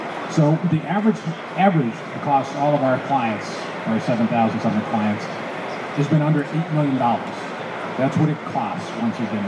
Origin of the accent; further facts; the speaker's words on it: Los Angeles, California, United States; And then in California, I'm from Los Angeles